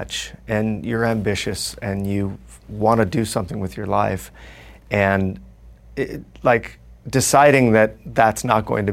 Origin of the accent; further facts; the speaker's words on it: Fullerton, California, United States; I was born close to here. I was born in Fullerton